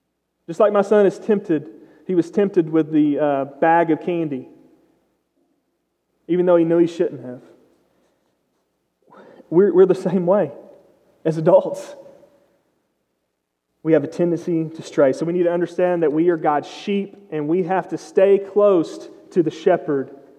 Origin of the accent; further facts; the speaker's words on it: Texas, United States; I didn't have sheep growing up. I grew up in East Texas. We don't do sheep, okay? We do cows.